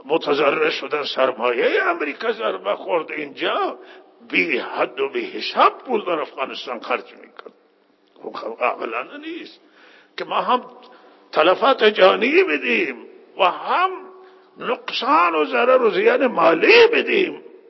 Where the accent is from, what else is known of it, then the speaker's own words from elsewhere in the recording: Iran; بالاخره اینه که ما ایرانی هستیم، هر جا بریم پول خرج کنیم. بابا ما ایرانیم